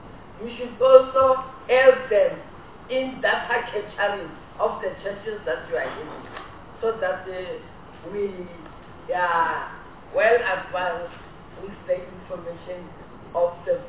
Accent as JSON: {"language": "English", "town": "Pretoria", "region": "Gauteng", "country": "South Africa", "said": "You know, in Pretoria, I'm from Pretoria"}